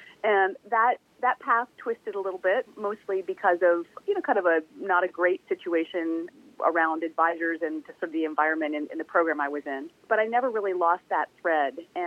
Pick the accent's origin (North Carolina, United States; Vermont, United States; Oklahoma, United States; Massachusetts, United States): Vermont, United States; I grew up in Vermont, and yeah, grew up in a family that where we very much grew most of the fruits and vegetables that we ate throughout the year.